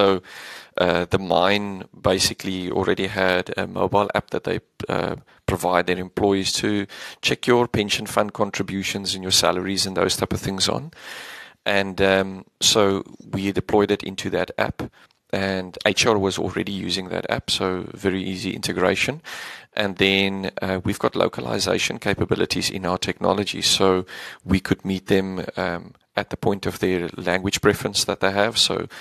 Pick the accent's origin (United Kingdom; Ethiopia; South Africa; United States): South Africa; because we're born and bred in South Africa.